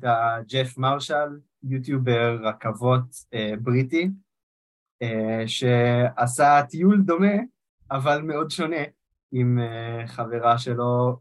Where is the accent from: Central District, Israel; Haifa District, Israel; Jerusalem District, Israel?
Jerusalem District, Israel; Jerusalem; אבל בתור ירושלמי היה לנו רק קו רכבת אחד